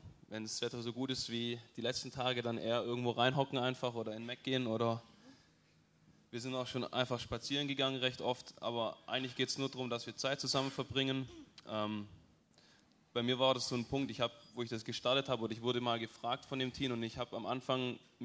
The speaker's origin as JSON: {"language": "German", "town": "Darmsheim", "region": "Baden-Württemberg", "country": "Germany", "said": "Ich komme aus Darmsheim bei Sindelfingen"}